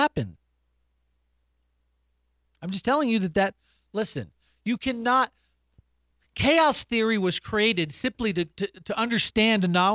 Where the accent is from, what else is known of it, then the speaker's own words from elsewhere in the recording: Colorado, United States; I am from Colorado.